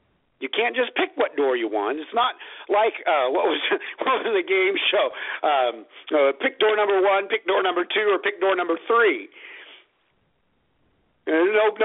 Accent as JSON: {"language": "English", "region": "California", "country": "United States", "said": "He was from Colorado. I was from California."}